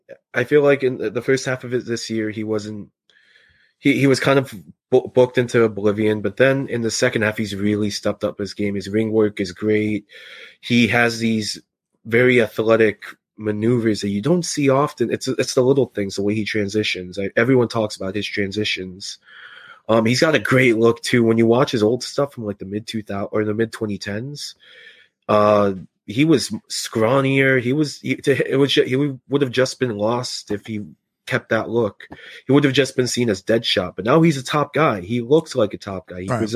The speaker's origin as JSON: {"language": "English", "region": "California", "country": "United States", "tie": "born there", "said": "I was born in Cali."}